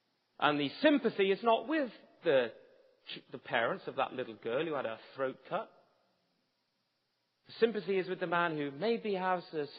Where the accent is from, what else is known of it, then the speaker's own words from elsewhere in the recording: England, United Kingdom; Now, I suggest to you, even though you're Canadians and I'm English, that this is insanity.